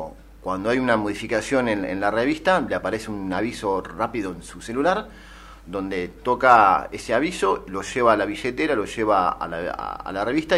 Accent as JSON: {"language": "Spanish", "town": "Florida", "region": "Buenos Aires Province", "country": "Argentina", "tie": "born there", "said": "Soy nacido en Florida, partido de Vicente López. Ajá. Y tengo mi ancestro acá de Las Flores."}